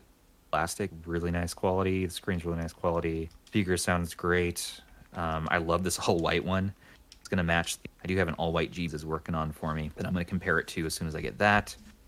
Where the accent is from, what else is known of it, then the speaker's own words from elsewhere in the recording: Pacific Northwest, United States; I'm from the Pacific Northwest.